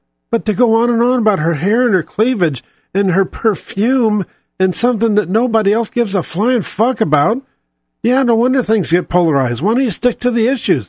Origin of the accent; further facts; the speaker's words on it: St. Louis, Missouri, United States; born there; I was born in St. Louis. So my roots are there. My foundation is there.